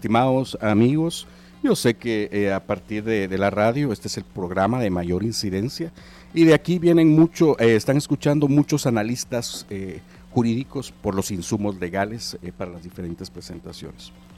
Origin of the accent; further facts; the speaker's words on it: Ciudad Vieja, Sacatepéquez, Guatemala; alcalde de allá de mi pueblo, de allá de la bella Ciudad Vieja.